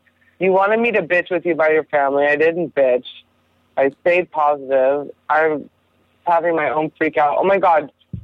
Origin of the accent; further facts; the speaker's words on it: Long Beach, California, United States; I know I'm from Long Beach.